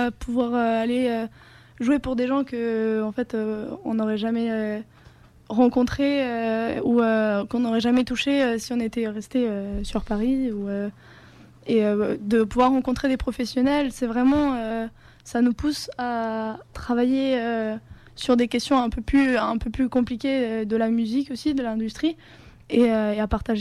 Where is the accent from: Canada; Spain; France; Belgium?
Spain; French is a second language